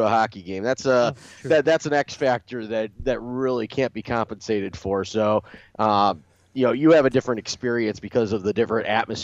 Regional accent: Cleveland, Ohio, United States; I went through the relocation myself with, growing up in Cleveland with the Browns departing for Baltimore in 1995.

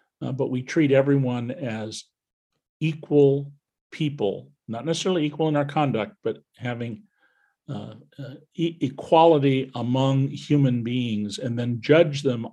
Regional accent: Santa Cruz, California, United States; My brother … I grew up in Santa Cruz, California.

